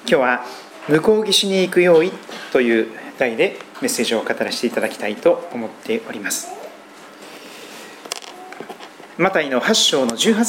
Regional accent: Shikoku, Japan; 私の生まれ育った四国には、何百段という階段を登らなきゃたどり着けないような神社もあるんですけども

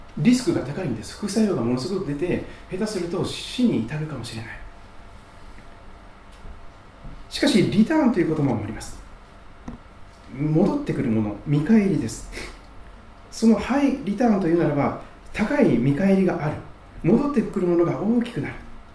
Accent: Kochi, Japan; born there; 私四国の高知県の生まれですから地引き網をやったことがありますが、

